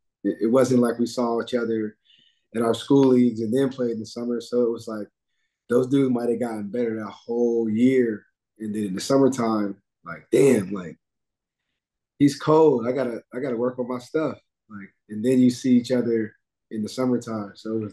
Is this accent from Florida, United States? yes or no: no; North Carolina, United States; So, yeah, man, like growing up in North Carolina definitely does build on that whole basketball as a religion.